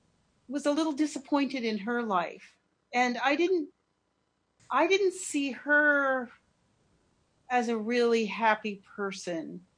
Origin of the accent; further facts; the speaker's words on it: San Diego, California, United States; also born or lived in Virginia; My dad was in the military. And then I, when I was just a baby, we moved to San Diego. Right, so I grew up in San Diego.